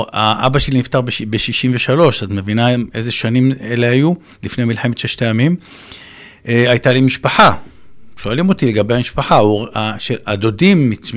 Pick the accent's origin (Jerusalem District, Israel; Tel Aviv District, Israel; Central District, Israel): Jerusalem District, Israel; Jerusalem; אז גדלתי בירושלים, בשכונת נחלאות, עם ההורים שלי, ועם הסבתא באותה דירה